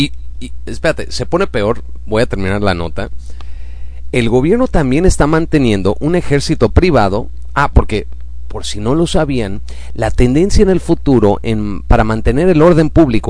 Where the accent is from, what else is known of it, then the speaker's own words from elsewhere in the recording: United Kingdom; Como ex británico, estoy bien consciente de que las autoridades les encanta estar metiendo sus narices dentro de la vida de las personas